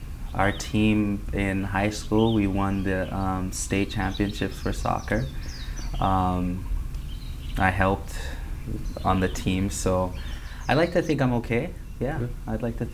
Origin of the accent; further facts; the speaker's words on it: Canada; I'm from Canada, so it'd be nice to go home